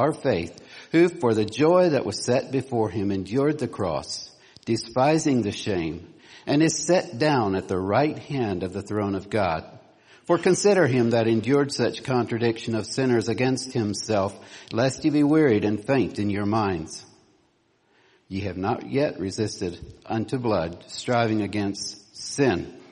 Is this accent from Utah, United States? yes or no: no; Ripley, West Virginia, United States; I'm from Ripley, West Virginia. And if you want to visit a colorful place, come see us sometime.